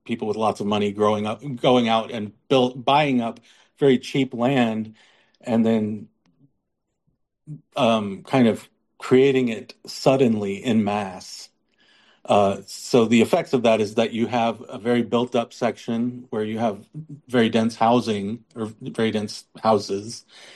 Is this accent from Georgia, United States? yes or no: no; Las Vegas, Nevada, United States; I think a lot of people say they see that I grew up in Vegas, and but I'm not like a Vegas guy.